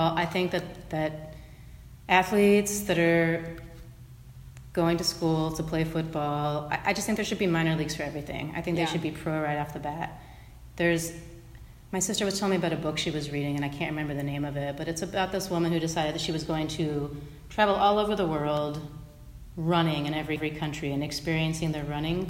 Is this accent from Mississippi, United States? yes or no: no; Columbus, Ohio, United States; Well, I grew up in a family, you know, my dad, I'm from Columbus, Ohio. We were all about Ohio State all the time.